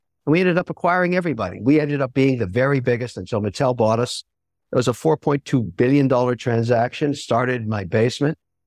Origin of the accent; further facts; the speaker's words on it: Canada; I'm a Canadian, I'm 51%.